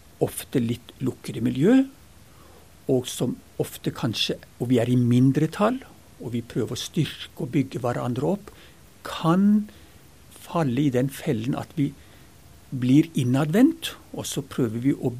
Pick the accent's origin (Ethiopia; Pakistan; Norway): Ethiopia; Så var det liksom oppveksten i Etiopia som gjorde at det ble sånn som det ble.